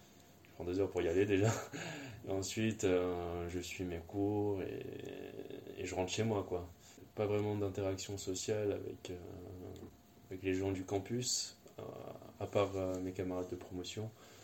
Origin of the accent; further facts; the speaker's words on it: Saint-Denis, Île-de-France, France; also born or lived in Pierrefitte-sur-Seine; Alors j'ai grandi en Seine-Saint-Denis, tout d'abord à Saint-Denis, puis à Pierrefitte-sur-Seine, juste la ville à côté en fait, et j'y vis toujours.